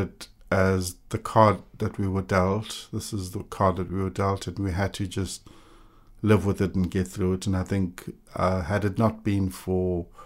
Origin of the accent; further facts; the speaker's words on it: South Africa; When my parents were subsistence farmers growing up in South Africa.